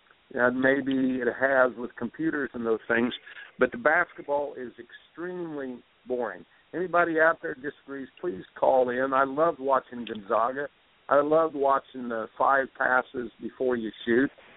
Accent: Indiana, United States; And, look, I grew up in Indiana basketball.

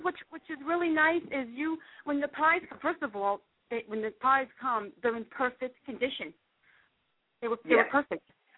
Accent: New Jersey, United States; Liz, I have to tell you, I'm the one from New Jersey who received your pies.

